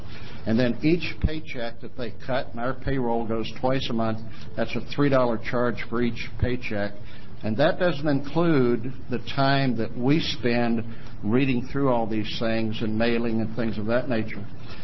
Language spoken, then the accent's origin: English; Medford, Oregon, United States; I'm from Medford, Oregon.